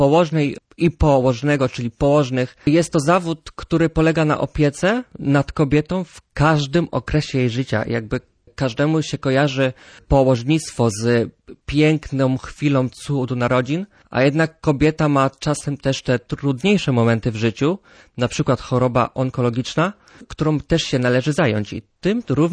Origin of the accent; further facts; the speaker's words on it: southern Poland, Poland; Zawsze chciałem mieszkać nad morzem, a że ja pochodzę z południa Polski